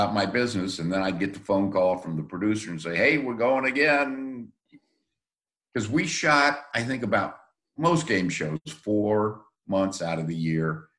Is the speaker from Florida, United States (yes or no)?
yes; Florida, United States; also born or lived in Chicago; now in Northern California, United States; well, I grew up in Florida, so I'm used to the heat.